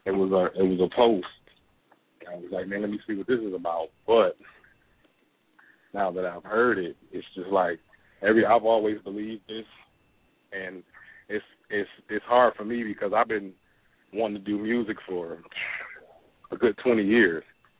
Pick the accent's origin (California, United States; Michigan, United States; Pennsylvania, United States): Michigan, United States; Detroit; now in Louisiana, United States; Oh, I'm calling from Louisiana. I'm originally from Detroit. I'm a two-time war veteran.